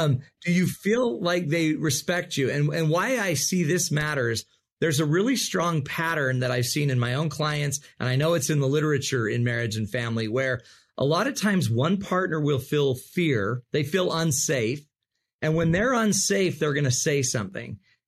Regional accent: Utah, United States; And I'm from Utah, right? The desert.

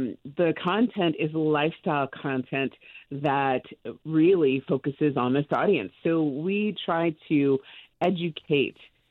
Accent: Trinidad & Tobago; also born or lived in Costa Rica; I personally grew up on five continents in seven cultures.

